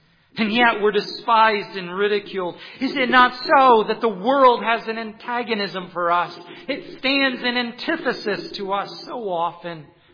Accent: Enid, Oklahoma, United States; I'm coming from Enid, Oklahoma

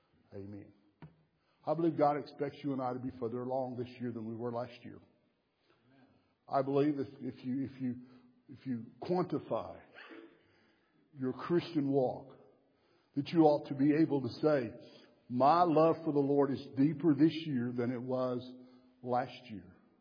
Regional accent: Texas, United States; accent: Texas; Putting up with my Texas accent.

